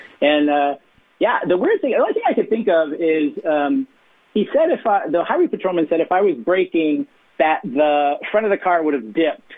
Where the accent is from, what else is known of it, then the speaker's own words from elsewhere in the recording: Midwest, United States; Well, you know, I'm from the Midwest and grew up on a farm, so I don't have necessarily the, you know, animals or you know, family members type thing.